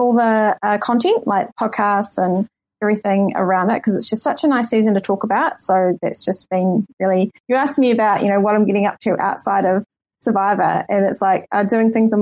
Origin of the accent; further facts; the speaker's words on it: New Zealand; I was listening to it as a New Zealander who's never had Applebee's and just hadn't really heard about it.